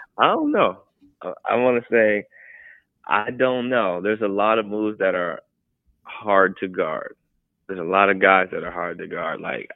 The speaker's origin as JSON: {"language": "English", "region": "Ohio", "country": "United States", "said": "LeBron too. Like I'm from Ohio, but what's the go to?"}